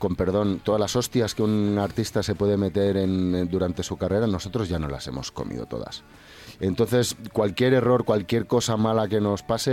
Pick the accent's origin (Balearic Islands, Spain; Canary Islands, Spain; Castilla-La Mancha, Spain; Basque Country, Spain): Balearic Islands, Spain; Ibiza; Somos indígenas ibicencos.